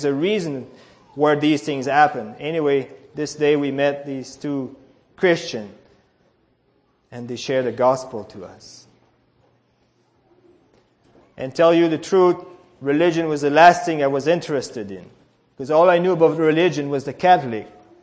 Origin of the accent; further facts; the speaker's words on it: Quebec, Canada; Where I come from Quebec, that's a province in Canada that is strictly French. 6 million of them. And when I was a boy, early 60s, all there was Catholic.